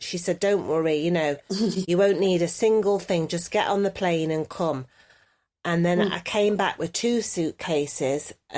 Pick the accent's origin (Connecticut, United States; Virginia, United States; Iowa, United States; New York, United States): New York, United States; now in Los Angeles, United States; I'm a New York girl in LA, you see. That's me. All this, that's me. I'm in LA as a New Yorker.